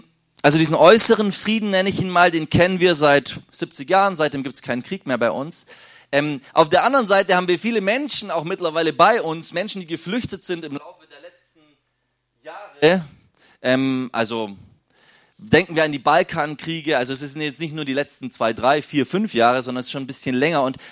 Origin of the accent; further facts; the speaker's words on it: Germany; So ist ja mal interessant, mal von außen auf uns zu schauen, auf uns als Deutsche. Da redet man von der German Angst.